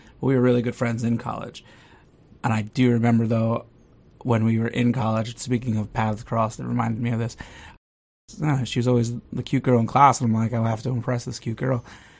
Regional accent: Bethlehem, Pennsylvania, United States; I'm from Bethlehem, Pennsylvania, which... isn't necessarily too little

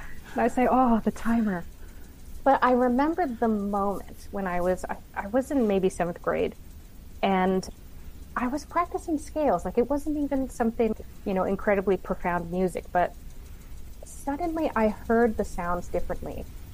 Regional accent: Savannah, Georgia, United States; I was born and raised in Savannah, and I went to the Savannah Arts Academy.

